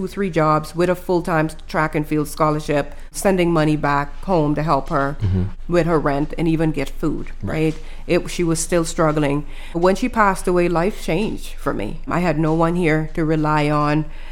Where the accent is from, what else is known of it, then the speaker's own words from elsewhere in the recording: Exuma, Bahamas; So I grew up in the Bahamas on a small island called Exuma.